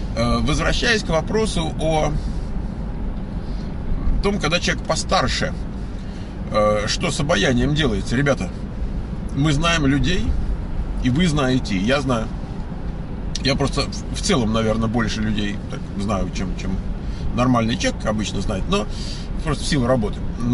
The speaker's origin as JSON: {"language": "Russian", "country": "Russia", "said": "я вот тут россиянин, живу в Калуге, собственно, мне нравится здесь"}